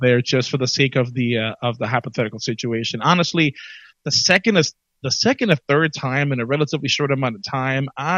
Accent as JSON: {"language": "English", "region": "New York", "country": "United States", "said": "I'm from the Bronx, whatever."}